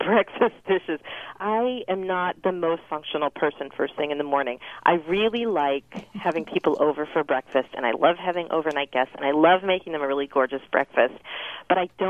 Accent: Connecticut, United States; I grew up in Connecticut, too.

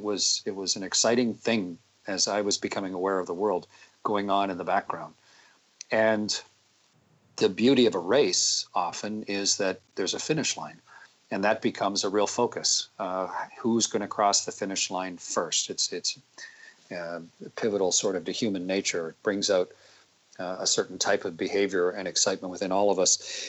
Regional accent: Sarnia, Ontario, Canada; it was a nice thing to do in a small studio in my hometown there in Sarnia.

